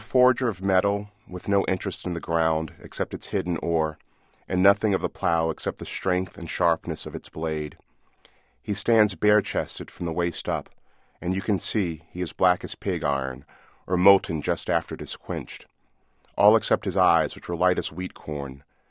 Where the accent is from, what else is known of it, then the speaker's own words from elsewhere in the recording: Chicago, Illinois, United States; She was one of the poets who inspired me as a boy growing up in Chicago.